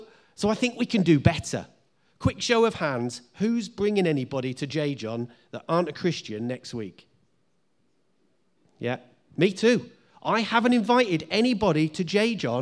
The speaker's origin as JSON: {"language": "English", "region": "England", "country": "United Kingdom", "said": "We're English, aren't we? We're very well-mannered, and we pussyfoot around everybody."}